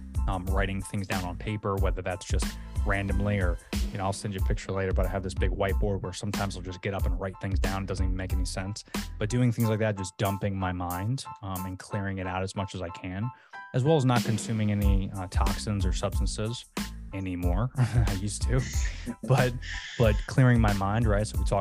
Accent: Orlando, Florida, United States; because I was raised in Orlando, but it was if anybody knows Orlando, it was a park called Lee Road was where I was raised.

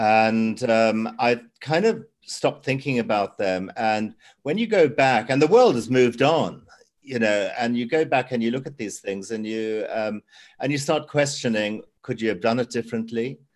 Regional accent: Zimbabwe; a memoir about my life growing up in Zimbabwe.

